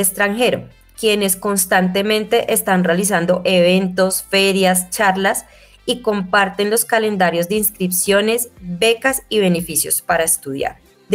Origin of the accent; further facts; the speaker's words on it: Colombia; lo valioso que tenemos nosotros como colombianos en esos lugares